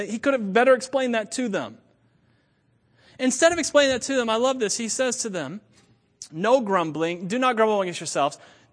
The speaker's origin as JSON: {"language": "English", "town": "Wauchula", "region": "Florida", "country": "United States", "said": "Everyone in their world thinks that I'm from Waimama. I'm from Wachula."}